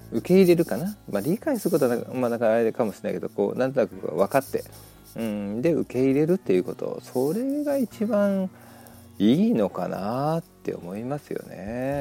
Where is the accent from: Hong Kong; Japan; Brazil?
Hong Kong; Japanese is a second language; moved away; もともとはやはりその香港中国で育ったっていうのがやっぱり残ってるんですよね。 まあ、言葉も当然ね、何でしょう、なんだ、カントニーズ、広東語と、はい、あとはマンダリンだから、北京語かな、もう両方分かりますしね。